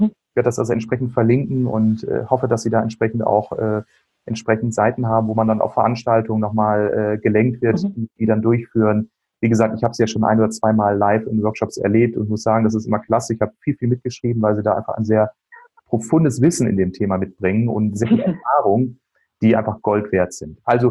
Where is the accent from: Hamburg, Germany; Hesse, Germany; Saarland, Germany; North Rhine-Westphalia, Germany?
North Rhine-Westphalia, Germany; Bielefeld; Ich komme hier aus Bielefeld, Herford, Ostwestfalen.